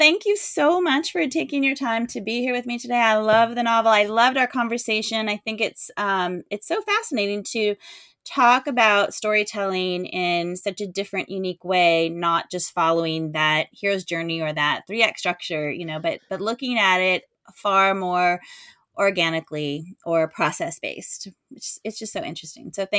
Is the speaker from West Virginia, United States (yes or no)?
no; California, United States; moved away; also born or lived in Texas; No, transplant. Grew up, born and raised in California, 10 years in Texas, and then we've been here for 5 years.